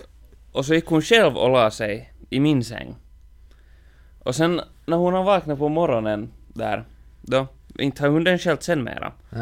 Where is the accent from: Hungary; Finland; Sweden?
Finland; Inkoo, Uusimaa; när jag var hemma i Ingo.